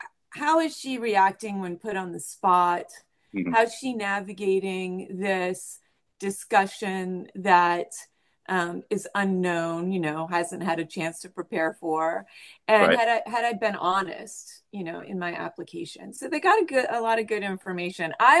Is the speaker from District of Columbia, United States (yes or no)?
yes; Washington, District of Columbia, United States; I'm from Washington, D.C., and it's a very international community.